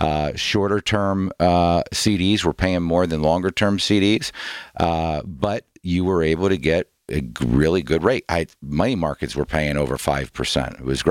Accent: New Jersey, United States; Vernon Vikings I played for, yeah. Quad A school, up in northern New Jersey.

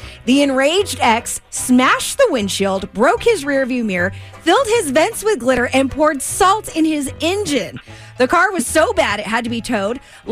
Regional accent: Rancho Cucamonga, California, United States; Heading back to my hometown of Rancho tonight for the Quakes game.

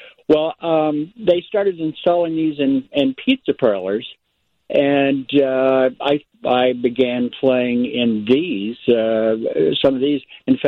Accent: Tulsa, Oklahoma, United States; Well, I grew up in Tulsa, Oklahoma, and graduated from TU.

